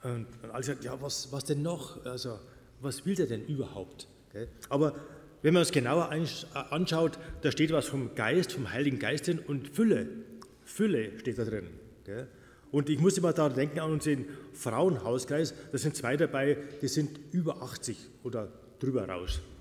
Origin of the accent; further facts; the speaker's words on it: Traunstein, Bavaria, Germany; Ich komme aus Traunstein.